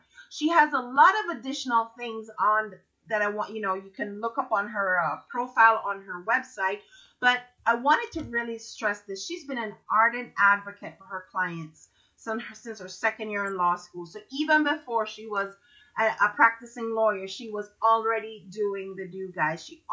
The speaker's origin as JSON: {"language": "English", "country": "Jamaica", "lives_now": "United States", "said": "we're both from the Caribbean. My friend Jamila Little hails from Trinidad, and most of you know I'm from Jamaica."}